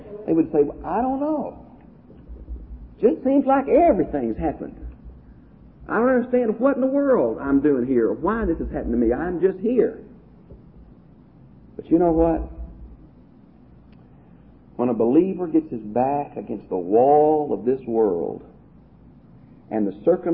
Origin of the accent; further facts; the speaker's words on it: Houston, Texas, United States